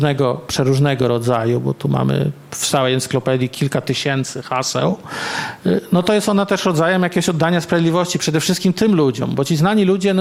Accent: Warsaw, Masovian Voivodeship, Poland; no ja jestem z Warszawy

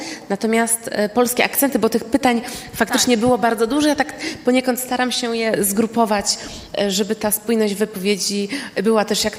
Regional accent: Derna, Libya; Ja pochodzę z Derny i tam też chodziłam do polskiej szkoły na terytorium szpitala, na kampie do kontenerowej podstawówki imienia Kwateraitisa.

